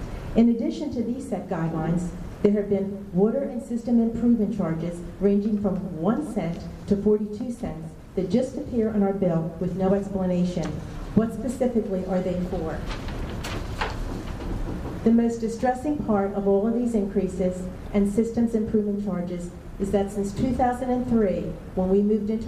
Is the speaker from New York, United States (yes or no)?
no; Pennsylvania, United States; I came from Pennsylvania, so I knew nothing about the area.